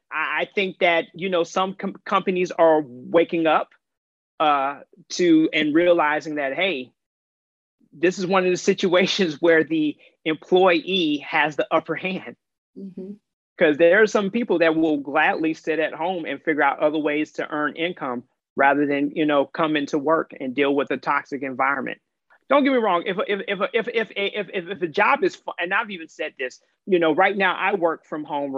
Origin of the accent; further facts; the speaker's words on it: Georgia, United States; what I paid in my townhome, I could have bought a mansion in my hometown in Georgia.